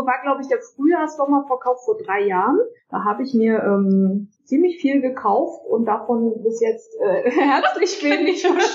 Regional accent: Schleswig-Holstein, Germany; Das sind wir Schleswig-Holsteiner mit dem Zug nach Hamburg gefahren.

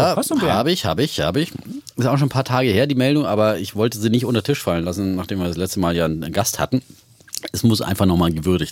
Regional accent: Bavaria, Germany; Und ich komme ja aus Bayern

